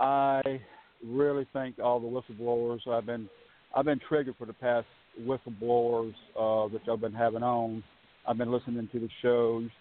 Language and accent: English; Georgia, United States; also ex-elected official here in my hometown, and Congressman David Scott is a representative for my district